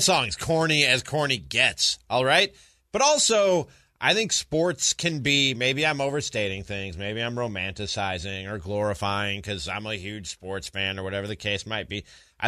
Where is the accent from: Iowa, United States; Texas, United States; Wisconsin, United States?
Wisconsin, United States; Milwaukee; I came here from Milwaukee and I can tell you Milwaukee's downtown kind of not the greatest place to be